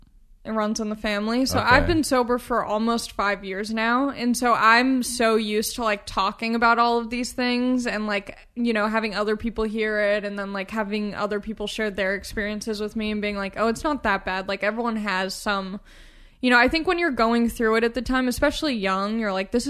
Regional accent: Long Beach, California, United States; I'm from Long Beach, California.

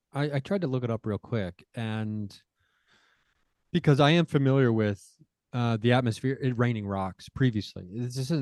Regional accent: Ohio, United States; what's happening in my home state of Ohio right now with the water supply

